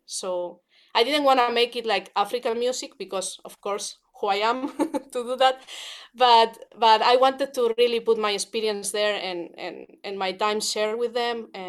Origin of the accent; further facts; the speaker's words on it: Spain; I'm Spanish, I don't play flamenco